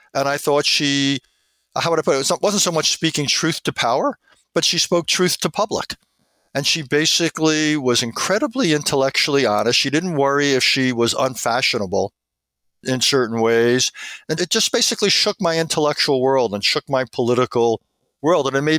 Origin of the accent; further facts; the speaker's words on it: New York, United States; I grew up in New York, went to school at Oberlin, so not surprisingly, I came out of a very liberal background.